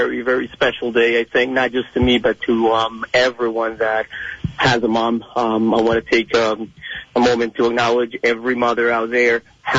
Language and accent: English; Colombia; I grew up pretty poor in Colombia.